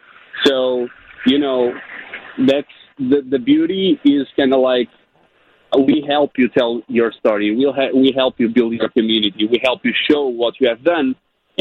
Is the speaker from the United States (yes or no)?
no; Portugal; Originally, I'm from Portugal, Europe